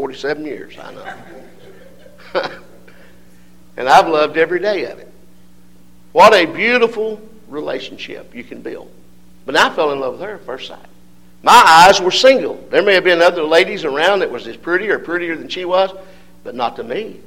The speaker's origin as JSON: {"language": "English", "town": "Signal Mountain", "region": "Tennessee", "country": "United States", "tie": "born or raised there", "said": "when I was growing up in Signal Mountain outside of Chattanooga"}